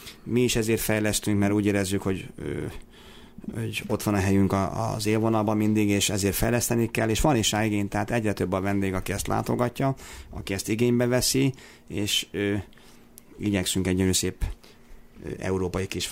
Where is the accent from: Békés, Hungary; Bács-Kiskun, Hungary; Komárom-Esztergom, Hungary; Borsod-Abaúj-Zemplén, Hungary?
Komárom-Esztergom, Hungary; Tata